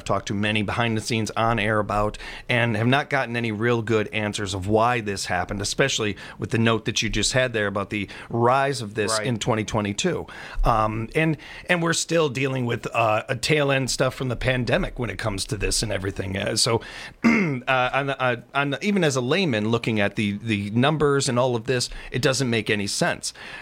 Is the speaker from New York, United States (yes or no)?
no; Illinois, United States; I grew up in Northern Illinois, and I know exactly what you're talking about.